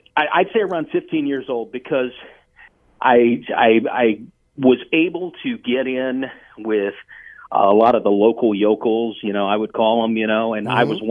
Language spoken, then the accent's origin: English; Virginia, United States; I've always considered myself kind of a northern southerner. I grew up in Virginia. Mm-hmm. I'm German-Italian.